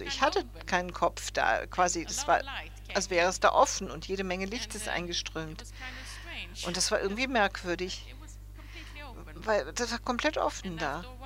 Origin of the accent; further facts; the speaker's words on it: southern Sweden, Sweden; German is a second language; Ja, ich bin aus Schweden, aus Südschweden. Wunderbares, wunderschönes Südschweden.